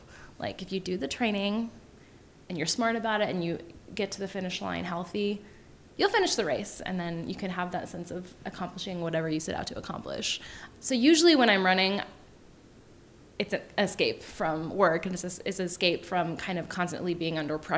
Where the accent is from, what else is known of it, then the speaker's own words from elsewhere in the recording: Oregon, United States; I'm also from Oregon, so I love to be outside.